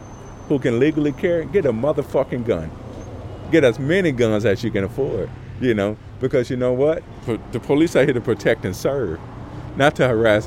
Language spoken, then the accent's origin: English; United States; born there; I'm an American. You understand? I was born here. I served in the United States Army.